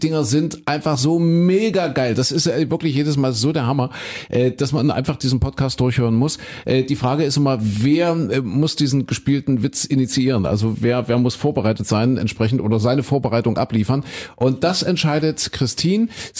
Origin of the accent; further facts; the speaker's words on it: eastern Germany, Germany; ich bin ja ein Kind der DDR